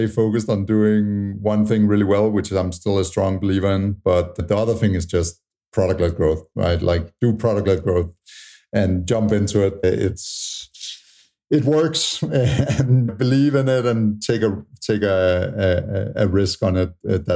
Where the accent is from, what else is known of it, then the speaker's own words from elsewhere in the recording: Tanzania; born there; I was born in Tanzania. The one fun thing, over the last 2 years, I've been living in Airbnbs every month in different places in the US and 1 month in French Polynesia, basically working remote.